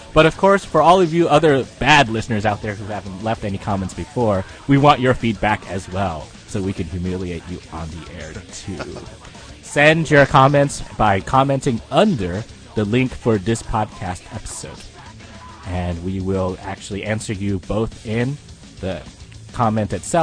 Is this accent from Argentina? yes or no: no; Philippines; By the way, I am from the Philippines.